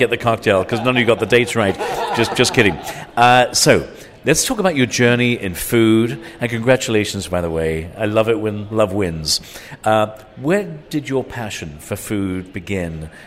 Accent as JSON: {"language": "English", "country": "Ireland", "tie": "born or raised there", "also_born_or_lived": "England", "said": "I grew up in Ireland and England"}